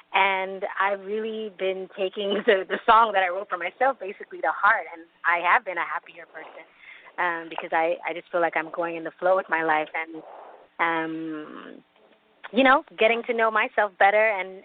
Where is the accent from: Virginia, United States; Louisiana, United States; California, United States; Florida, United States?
California, United States; also born or lived in New York; now in Paris, France; So obviously I'm from California. I lived on New York, which is a complete opposite coast. I just spent a month in Jamaica, basically on the beach. Paris has the Seine River that's, you know, four blocks away from where I live.